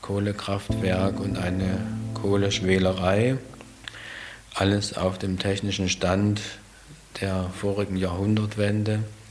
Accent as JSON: {"language": "German", "town": "Trebnitz", "country": "Germany", "tie": "born or raised there", "said": "in meinem Heimatdorf in Trebnitz freue ich mich jedes Mal, wenn ich die Bäume sehe, die ich damals gepflanzt habe"}